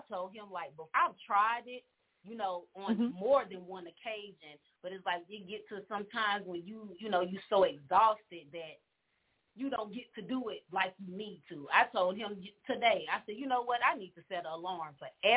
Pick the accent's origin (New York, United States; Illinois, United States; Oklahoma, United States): Illinois, United States; Chicago; You know, I'm from Chicago.